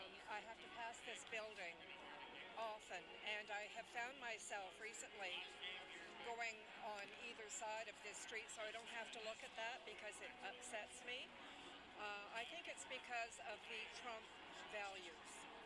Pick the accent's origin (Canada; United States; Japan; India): Canada; There's nothing as a Canadian that I can do. I wasn't able to vote.